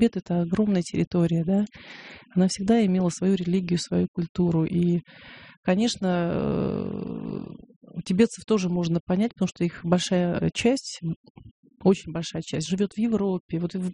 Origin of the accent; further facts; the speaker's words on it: Kalmykia, Russia; я родом из Калмыкии.